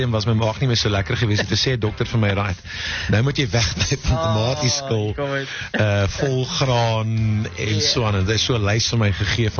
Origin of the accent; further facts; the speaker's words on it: Port Elizabeth, Eastern Cape, South Africa; ek kom van 'n baie, baie nederige achtergrond af. Ek het groot geword in Port Elizabeth, aan die begin in 'n area wat jy op carte blanche sal sien.